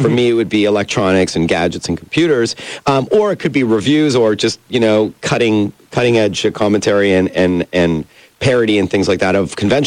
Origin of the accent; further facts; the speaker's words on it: Canada; Yeah, I'm Canadian.